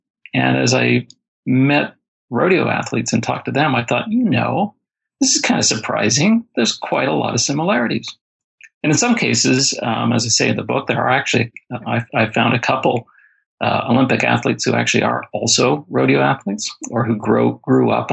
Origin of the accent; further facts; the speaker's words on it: Alberta, Canada; now in British Columbia, Canada; I live in British Columbia now. I'm from Alberta originally.